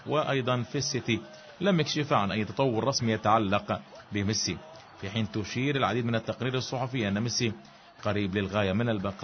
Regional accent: Gaza, Gaza Strip, Palestine; في بعض المدربين عندنا في غزة الطامة الكبرى

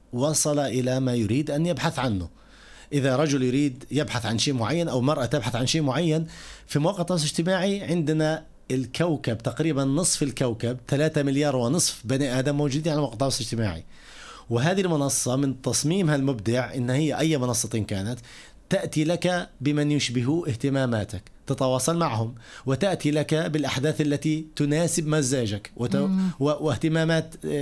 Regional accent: Palestine; إحنا كفلسطينيين نقوم بعمل القدس والمسجد الأقصى كاملة

